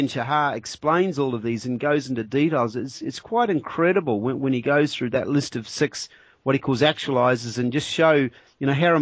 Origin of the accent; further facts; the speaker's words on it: New Zealand; New Zealand, my home country, comes in at fifth